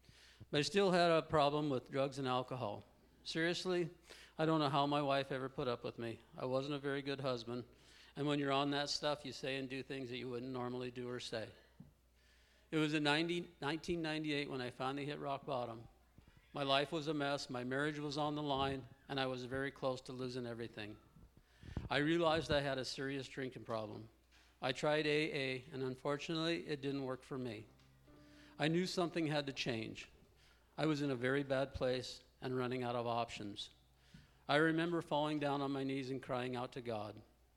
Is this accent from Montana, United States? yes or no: yes; Missoula, Montana, United States; I grew up in Missoula, Montana, and at a very young age, I became involved with drugs and alcohol.